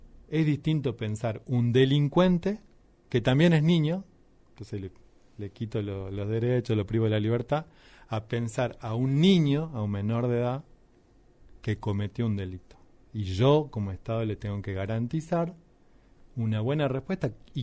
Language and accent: Spanish; Jujuy, Argentina; Esos progresos hemos tenido como argentinos y como jujeños.